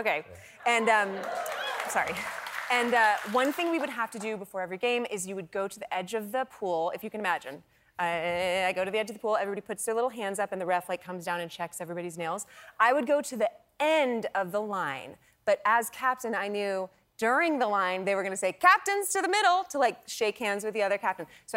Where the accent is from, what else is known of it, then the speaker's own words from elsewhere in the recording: California, United States; So I grew up in California.